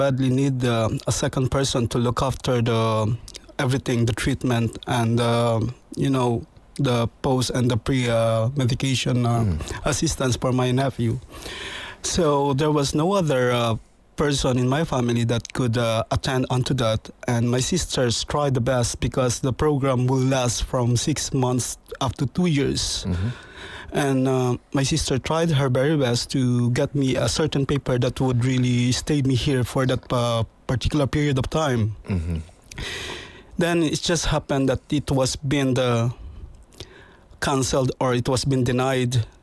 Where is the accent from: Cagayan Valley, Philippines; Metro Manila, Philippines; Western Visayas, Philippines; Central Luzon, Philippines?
Metro Manila, Philippines; Manila; now in Ireland; Originally, I'm from the Philippines